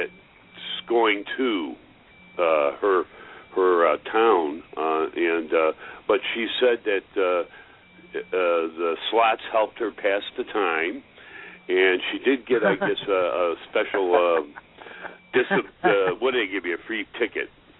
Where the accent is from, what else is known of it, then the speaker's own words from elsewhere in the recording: Chicago, Illinois, United States; Oh, you're in my time zone because I'm from Chicago.